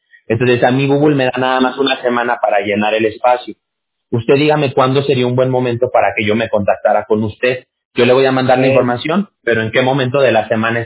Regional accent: Mexico; now in California, United States; yo estoy en Estados Unidos, yo estoy en California, yo soy mexicano, yo nací en México, pero yo ya tengo 12 años viviendo aquí en California

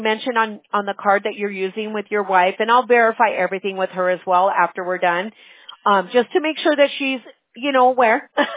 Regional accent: California, United States; Well, I'm from California.

